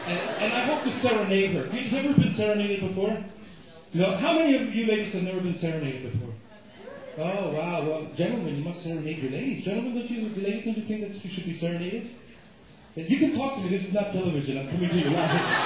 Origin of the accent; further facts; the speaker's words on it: Mexico; English is a second language; There are certain expressions I can only say in Spanish. In Spanish, you can express yourself because I'm from Mexico.